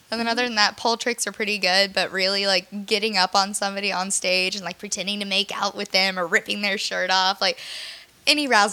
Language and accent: English; Arizona, United States; Well, I'm a stripper from Arizona, and I've been dancing for 4 years now, for much too long.